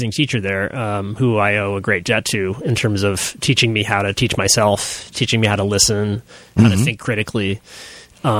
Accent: Nova Scotia, Canada; I grew up in Nova Scotia.

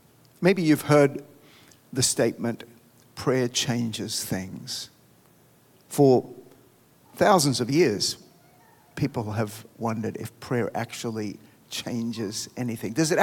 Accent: Sydney, New South Wales, Australia; moved away as an adult; my mind went back to my family in Australia, probably because it was Christmas. I was thinking about the day when I waved goodbye to them 6 months earlier from Sydney Harbour on my way to Panama.

